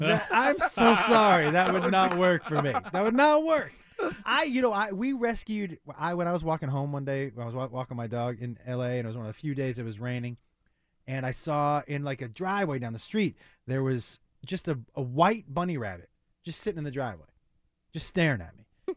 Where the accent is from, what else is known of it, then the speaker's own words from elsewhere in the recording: Amherst, Massachusetts, United States; You know, I grew up out here. I grew up in Amherst.